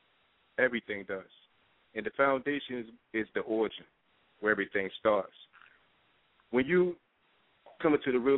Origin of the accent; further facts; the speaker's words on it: Norfolk, Virginia, United States; And I'm from Norfolk, Virginia, and I was raised in the urban cities, raised in the struggle, and I'm from Lambert's Point.